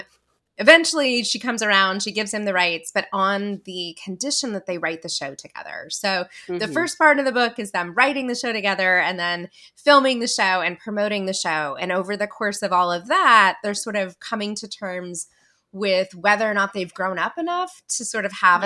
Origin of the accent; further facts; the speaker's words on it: Montana, United States; now in Virginia, United States; No. I grew up in Montana, actually, of all places. Not a lot of people there.